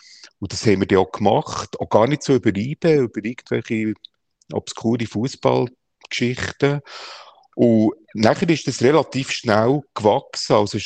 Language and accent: German; Bern, Switzerland; als Berner Giel habe ich halt IB entdeckt